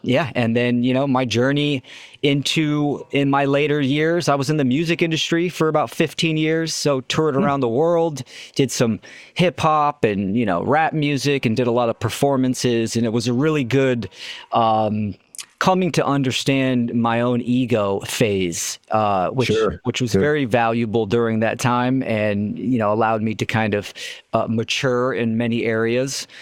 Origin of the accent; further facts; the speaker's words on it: California, United States; I am born and raised in the Bay Area, Northern California.